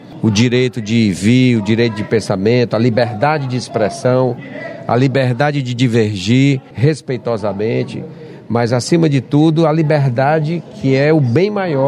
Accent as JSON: {"language": "Portuguese", "region": "Paraíba", "country": "Brazil", "said": "nós nordestinos, nós Paraíba, nós não somos diferentes dos brasileiros. Nós somos brasileiros com muito orgulho e somos Paraíba acima de tudo."}